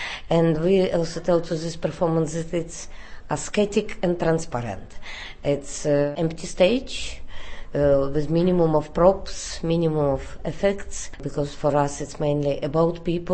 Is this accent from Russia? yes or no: yes; Russia; English is a second language; because for me, I am from Russia, it's much closer to me, this way of reacting.